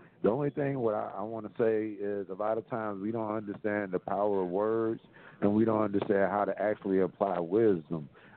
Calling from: Mesa, Arizona, United States; I'm calling from Mesa, Arizona.

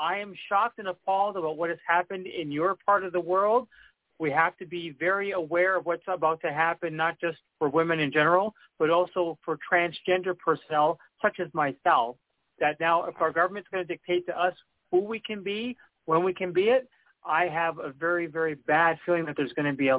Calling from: London, Ontario, Canada; contacting you for Outpost Phoenix in London, Ontario, Canada.

